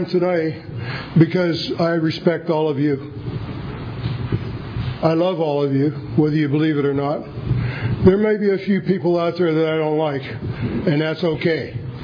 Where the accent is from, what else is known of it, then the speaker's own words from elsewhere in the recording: Pennsylvania, United States; You know, I'm from Pennsylvania. Hard-drinking bunch of people, coal miners, steel workers.